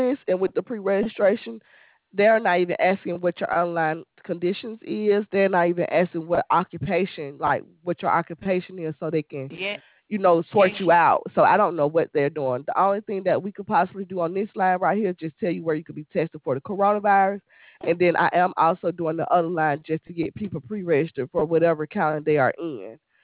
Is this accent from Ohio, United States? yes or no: no; Montgomery, Alabama, United States; but I don't even know what OWA is because we're all from Montgomery, Alabama.